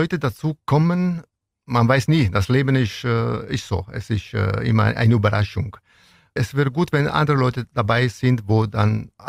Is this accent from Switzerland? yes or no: no; Venosa, Basilicata, Italy; now in Ulm, Germany; seit ich in Ulm war, habe ich immer diese Hintergedanken. Ich möchte irgendwann diese Tradition von meiner Stadt Venosa nach Ulm und Neu-Ulm bringen.